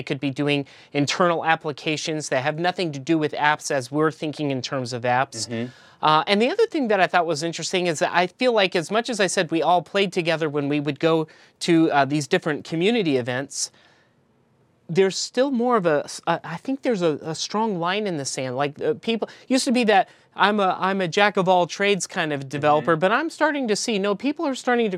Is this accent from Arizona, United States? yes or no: yes; Flagstaff, Arizona, United States; also born or lived in Florida / Phoenix; I was born in Florida, but I don't remember it because parents moved over to the West Coast. I remember living in Flagstaff, Arizona, which is a really beautiful community up until I was around 10 years old.